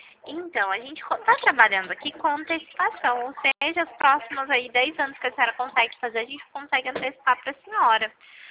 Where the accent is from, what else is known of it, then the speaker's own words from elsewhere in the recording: Ribeirão Preto, São Paulo, Brazil; eu sou daqui de Ribeirão Preto.